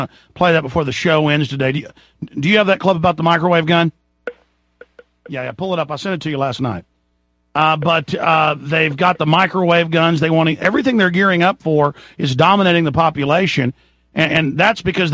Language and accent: English; Dallas, Texas, United States; Well, see, I grew up in Dallas at a middle class high school where in Rockwall